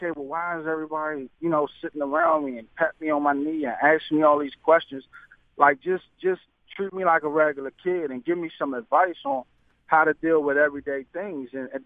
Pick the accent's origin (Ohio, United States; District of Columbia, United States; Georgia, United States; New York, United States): District of Columbia, United States; Washington; I was a young man growing up in Washington, D.C., and I had mental issues. I'm 31 years old right now.